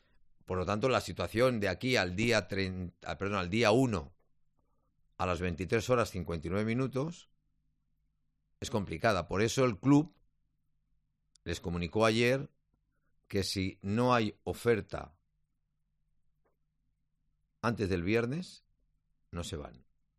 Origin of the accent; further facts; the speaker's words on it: Spain; yo como español